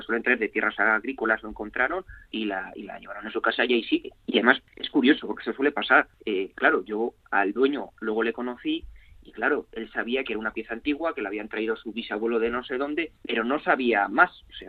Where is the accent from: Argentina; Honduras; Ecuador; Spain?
Spain; Castile; yo soy castellano